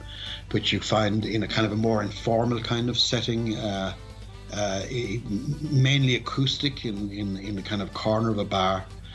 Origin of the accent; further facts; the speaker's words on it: Ireland; When we come to Europe, there's a kind of a because we're coming from Ireland